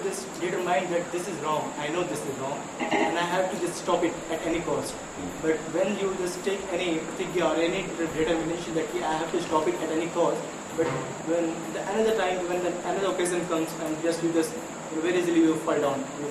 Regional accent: Faizabad, Uttar Pradesh, India; English is a second language; From Faizabad.

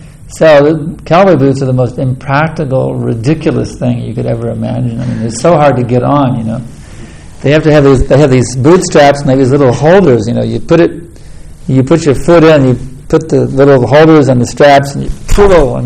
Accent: Texas, United States; In Texas, we have a saying. I come from Texas. I feel it's home because Prabhupada told me to preach in Texas.

